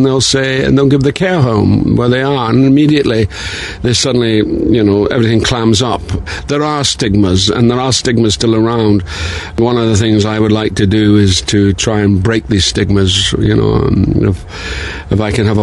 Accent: Dundee, Scotland, United Kingdom; And the fact that my hometown was Dundee, and we were a Jute city

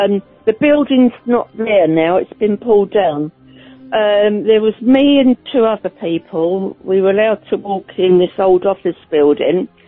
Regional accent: Holland-on-Sea, East of England, United Kingdom; because as you know, I'm from Holland-on-Sea in Essex.

